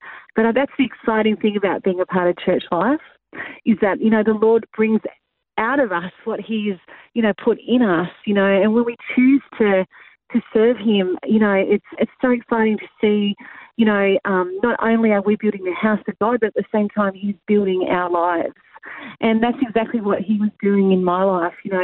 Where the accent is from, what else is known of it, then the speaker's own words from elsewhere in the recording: Sydney, New South Wales, Australia; I was raised in Sydney, so in the southwest area.